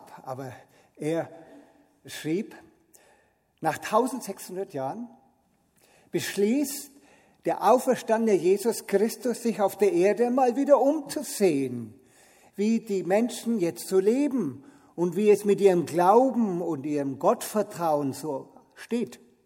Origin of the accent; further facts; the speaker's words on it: Nuremberg, Bavaria, Germany; In meiner Kindheit in Nürnberg gab es für mich entweder Protestanten oder Katholiken.